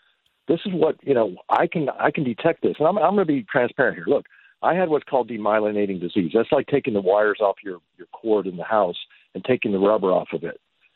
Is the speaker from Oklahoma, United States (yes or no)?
yes; Oklahoma, United States; You know, I'm from Oklahoma, Texas border. We get a tornado in this town.